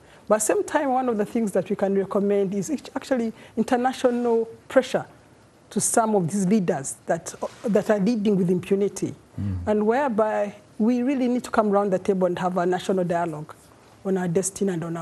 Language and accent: English; Uganda; English is a second language; And being my home country, I'm very passionately following what's happening.